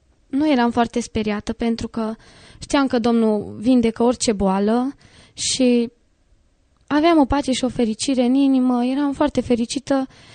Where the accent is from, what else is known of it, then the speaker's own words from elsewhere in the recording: Valcău, Sălaj County, Romania; now in Zalău, Romania; Am venit din Valcău, de la țară, am venit în Zalău